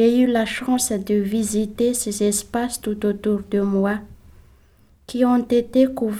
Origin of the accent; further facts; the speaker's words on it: Madagascar; now in Canada; je viens de Madagascar. Je suis venue ici au Canada le mois d'octobre.